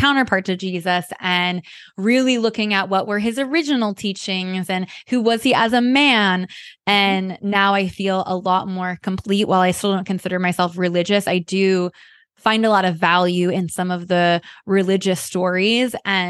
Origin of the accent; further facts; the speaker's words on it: Midwest, United States; For me, I grew up in the Midwest in a small town, pretty religious, and that definitely impacted me.